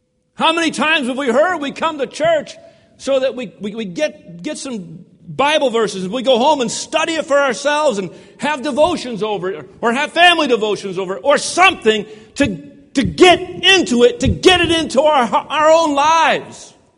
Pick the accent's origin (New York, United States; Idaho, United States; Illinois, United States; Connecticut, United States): Connecticut, United States; I went back to visit my parents in Connecticut, in my hometown where I went to high school.